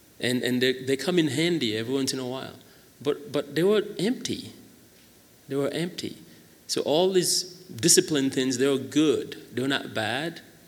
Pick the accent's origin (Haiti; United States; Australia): Haiti; as I was growing up in Haiti, at the orphanage, which was a Christian orphanage